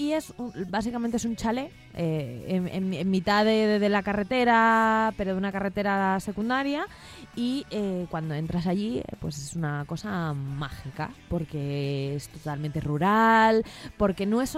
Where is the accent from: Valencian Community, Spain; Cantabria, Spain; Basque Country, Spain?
Cantabria, Spain; Santander; He comido muy bien y he comido muy bien en mi tierra. En mi tierra, Cantabria, claro. En Santander.